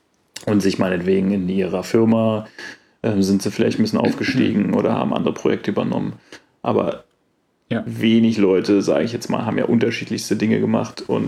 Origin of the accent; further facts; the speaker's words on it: Germany; accent: German; German is a second language; now in Australia; Australiern da spreche, versuche ich mich anzustrengen, so zu reden, dass man vielleicht nicht sofort meinen deutschen Akzent bemerkt.